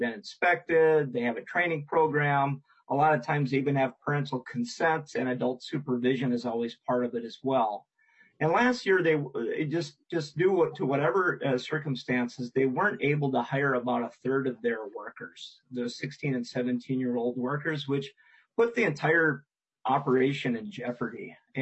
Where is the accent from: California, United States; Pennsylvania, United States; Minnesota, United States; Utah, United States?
Minnesota, United States; And that's been a big part of growing up in Minnesota for generations.